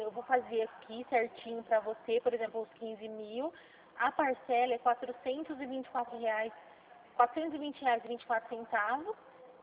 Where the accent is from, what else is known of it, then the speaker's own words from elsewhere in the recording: São Paulo, Brazil; eu sou do interior de São Paulo, Regional de Presidente Prudente.